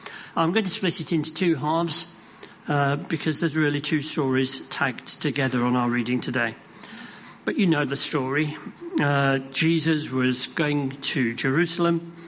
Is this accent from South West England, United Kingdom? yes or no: no; Burnley, North West England, United Kingdom; Rose Grove on the west side of my hometown, Burnley.